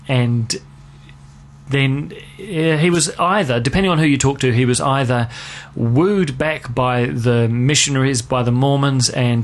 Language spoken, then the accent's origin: English; England, United Kingdom; I grew up in England, and so this story was around my consciousness as a sort of 9 and 10 year old.